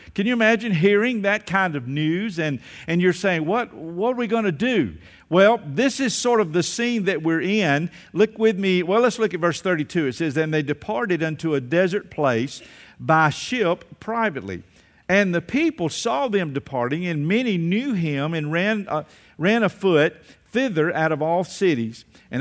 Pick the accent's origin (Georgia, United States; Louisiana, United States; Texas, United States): Georgia, United States; Atlanta; born there; No, Atlanta, Georgia, born in Atlanta, Georgia.